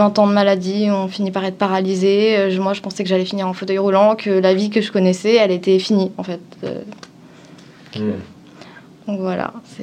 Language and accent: French; Avignon, Provence-Alpes-Côte d'Azur, France; En vrai, j'ai beaucoup bougé en France, donc je viens d'Avignon, en gros, parce que c'est là où j'ai passé le plus clair de mon temps.